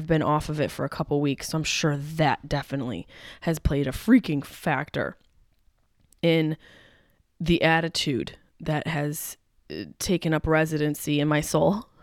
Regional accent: East Coast, United States; And I'm from this area. I'm from the East Coast. I grew up with nor'easters.

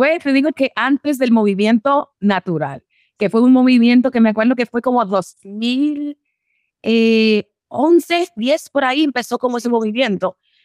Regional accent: New York, United States; A pura cepa, aunque nací en Nueva York, siempre iba a las islas y me crié con toda esa cultura.

